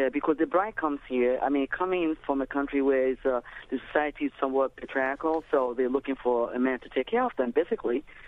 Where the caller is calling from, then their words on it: Nigeria; because I'm from Nigeria, and it's very common in my culture as well